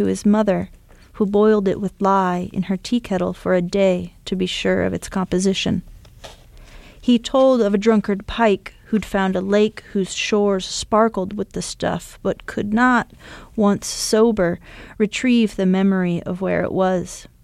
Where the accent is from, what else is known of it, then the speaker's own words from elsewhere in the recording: Bishop, California, United States; born there; also born or lived in Tecopa, California; But yes, I was born in Bishop, California, which is about as close to Death Valley as you can get and still have a hospital for being born. My parents were living in Tecopa, California, which is on the southeastern edge of Death Valley.